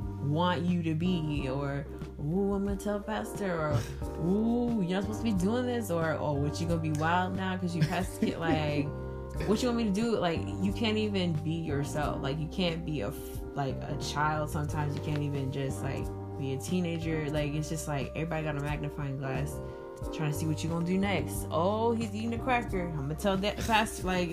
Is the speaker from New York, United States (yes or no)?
yes; New York, United States; growing up in New York, for the earliest half of my life was, you know, we had good memories over there, you know, New York culture